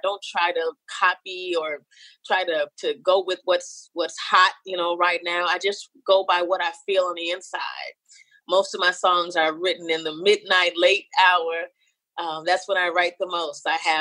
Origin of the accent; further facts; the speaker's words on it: Gary, Indiana, United States; is from my hometown, Gary, Indiana. So I got to go with my hometown crew